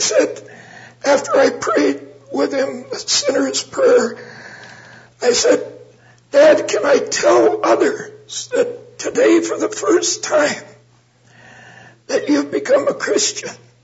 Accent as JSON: {"language": "English", "town": "Salem", "region": "Oregon", "country": "United States", "tie": "born or raised there", "said": "I was born in Salem. At that time, a town of about 20,000."}